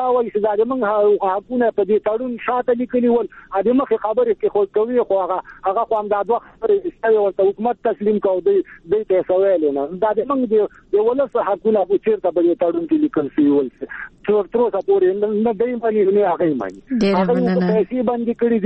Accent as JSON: {"language": "Pashto", "country": "Afghanistan", "said": "زه یو افغان یم"}